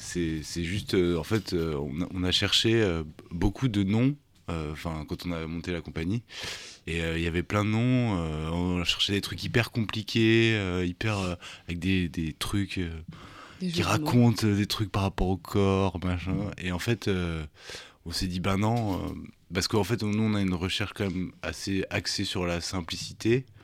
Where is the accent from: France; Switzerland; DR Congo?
France; Lyon, Auvergne-Rhône-Alpes; Moi, je venais de Lyon, enfin, je suis né à Lyon.